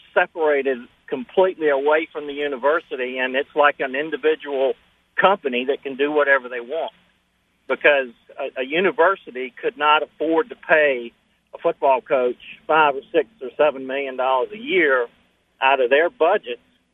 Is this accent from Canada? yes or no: no; South Carolina, United States; If back in the day when I grew up in South Carolina, there was a state law that nobody could make more than the governor.